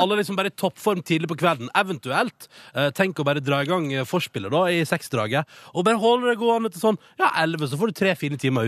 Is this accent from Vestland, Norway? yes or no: yes; Førde, Vestland, Norway; now in Oslo, Norway; etter jeg påske hjemme i Førde